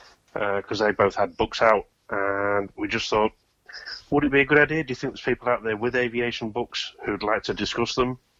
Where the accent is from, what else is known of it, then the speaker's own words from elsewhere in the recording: East Midlands, United Kingdom; So I've always been fascinated with aviation itself, especially growing up in Lincolnshire.